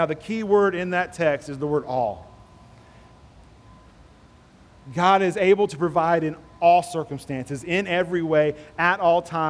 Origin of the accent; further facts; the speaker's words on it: United States; I grew up in America too. That's on the forefront of everything we're taught as Americans.